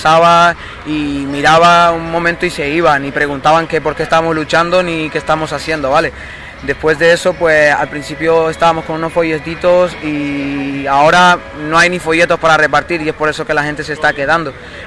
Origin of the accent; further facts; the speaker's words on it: Canary Islands, Spain; now in Madrid, Spain; vine desde Madrid porque hace tiempo me fui a vivir allí con un familiar y bueno, soy canario